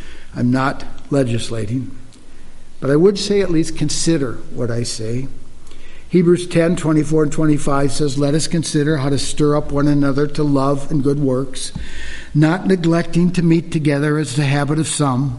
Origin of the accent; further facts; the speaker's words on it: Rochester, Minnesota, United States; When I was a young boy growing up in Rochester, Minnesota, not a small town, not a large town, similar to Janesville probably.